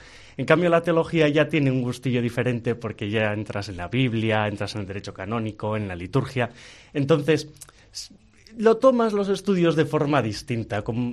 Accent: Las Arenas, Basque Country, Spain; porque yo vengo de Las Arenas, entonces digo, también es bastante distinto

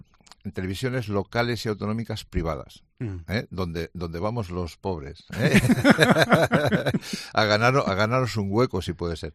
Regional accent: Spain; Soy el cocinero español más popular en redes sociales.

